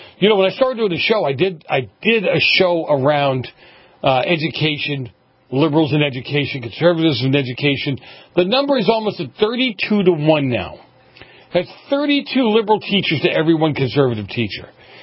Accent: Boston, Massachusetts, United States; when I grew up in Boston, I was taught you always walked on the outside of a, you always walked on the sidewalk.

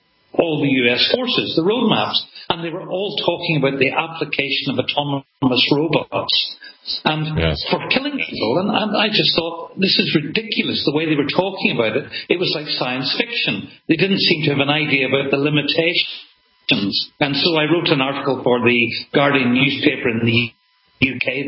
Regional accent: Northern Ireland, United Kingdom; because I'm from Northern Ireland and we know about bomb disposal there.

